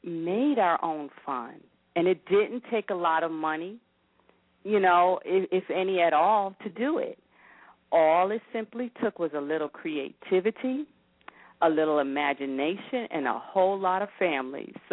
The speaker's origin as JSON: {"language": "English", "region": "New York", "country": "United States", "tie": "born or raised there", "said": "And one, in growing up in New York, I don't know if you remember, do you remember Playland?"}